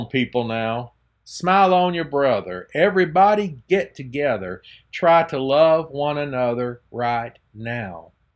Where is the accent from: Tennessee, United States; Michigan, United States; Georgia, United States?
Georgia, United States; as over in my home state of Georgia, controversial segregationist leader Lester Maddox takes the same gubernatorial office.